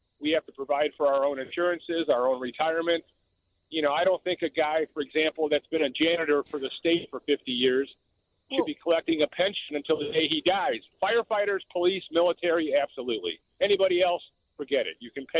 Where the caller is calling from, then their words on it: Chicago, Illinois, United States; I'm calling from Chicago.